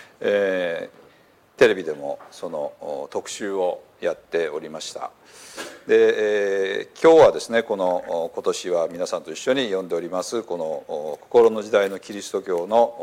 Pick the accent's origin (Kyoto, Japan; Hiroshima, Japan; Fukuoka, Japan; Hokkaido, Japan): Hiroshima, Japan; 実際の広島県って平らなとこがほとんどないですよね。大体みんなもうすぐ後ろが山という、我々ここで生まれ育ってるとこれが当たり前だと思ってますけど